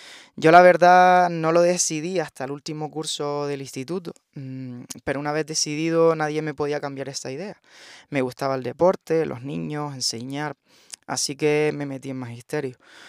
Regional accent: Canary Islands, Spain; Mi pueblo es un lugar tranquilo que tiene algo más de 12.000 habitantes y es famoso por la belleza de su calle real y sus balcones. Además tiene la iglesia del Pino y las fiestas en honor a la Virgen, que es la patrona de Canarias.

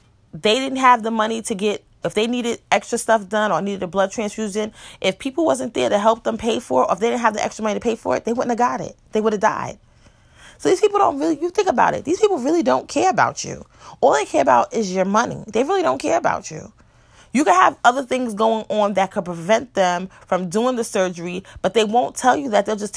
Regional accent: Mount Vernon, New York, United States; I live in Yonkers, you know, I'm from Mount Vernon, whatever, and all over the place

